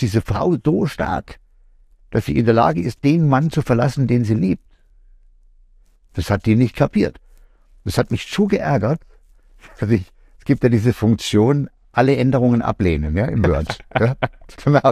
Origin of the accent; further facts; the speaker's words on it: Norway; German is a second language; weil ich eben ein Kind des Nordens bin und weil Norwegen meine Heimat ist